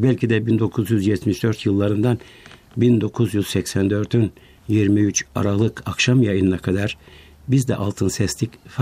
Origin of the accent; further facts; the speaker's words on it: Krumovgrad, Kardzhali Province, Bulgaria; Ben Koşukovaklıyım.